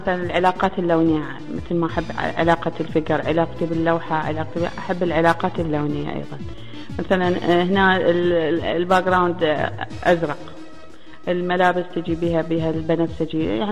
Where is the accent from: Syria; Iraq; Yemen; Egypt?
Iraq; Al-Qadisiyah Governorate; خصوصا عندنا بالجنوب، أنا من محافظة القادسية أو الديوانية نسموها، عايشة بالبستان وعايشة شايفة بنات الريف شلون يلبسون